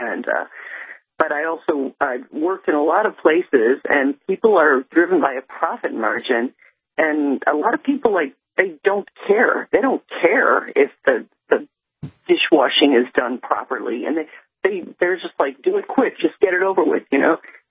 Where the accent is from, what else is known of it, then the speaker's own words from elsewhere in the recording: Chicago, Illinois, United States; now in Ithaca, United States; I'm from Chicago, actually. I'm calling from Ithaca, New York.